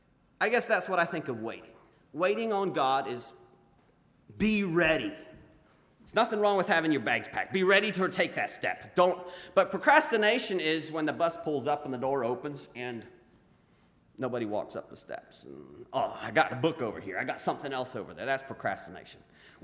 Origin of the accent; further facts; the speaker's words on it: Paraguay; growing up in South America, Paraguay, we had these little bus stops.